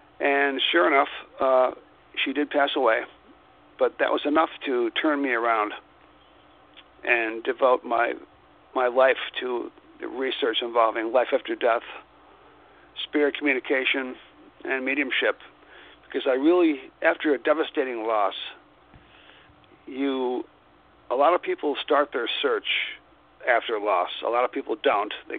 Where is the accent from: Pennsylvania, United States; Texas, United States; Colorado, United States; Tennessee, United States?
Pennsylvania, United States; Philadelphia; Well, I was a professional musician in Philadelphia, New Jersey, and Delaware. My hometown was Philadelphia.